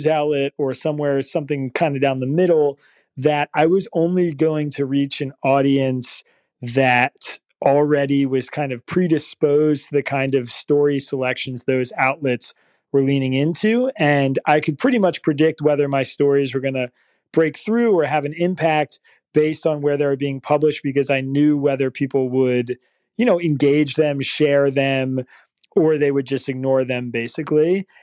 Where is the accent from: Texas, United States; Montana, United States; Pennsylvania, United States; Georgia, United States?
Pennsylvania, United States; that I felt like had more relevance to the things that were happening around me on campus and in my home state of Pennsylvania.